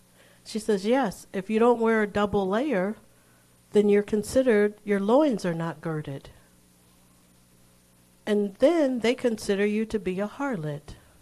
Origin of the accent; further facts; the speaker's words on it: United States; I didn't have to, because I'm not Bangladeshi. I'm American.